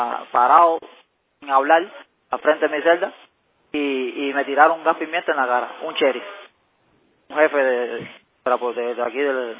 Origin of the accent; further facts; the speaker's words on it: Cuba; now in United States; Soy cubano y estoy detenido en Wynn Correctional Center.